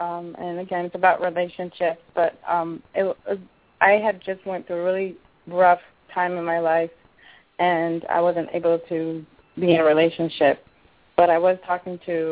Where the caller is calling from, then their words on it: Miami, Florida, United States; I'm calling from Miami.